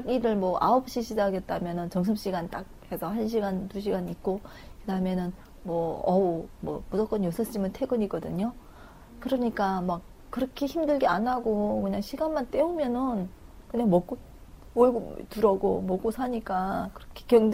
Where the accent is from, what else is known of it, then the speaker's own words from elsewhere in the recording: North Korea; now in South Korea; 제가 이북에서 왔습니다.